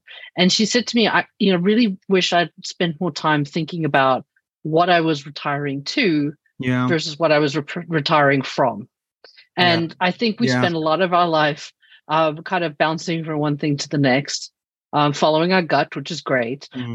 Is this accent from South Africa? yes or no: yes; South Africa; accent: South African; now in United States; That is the accent you're hearing. I am originally from South Africa, but I have now lived in the US longer than I lived in South Africa. So this is home now.